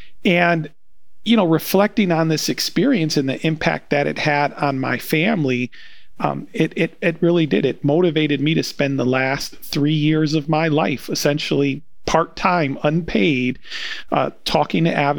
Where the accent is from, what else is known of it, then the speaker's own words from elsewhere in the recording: Wisconsin, United States; So I'm from Wisconsin, and that's where my conviction happened 25 years ago.